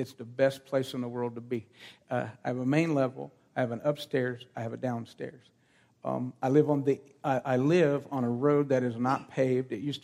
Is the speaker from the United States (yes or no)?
yes; West Virginia, United States; And I'm from West Virginia, but I didn't have my gun.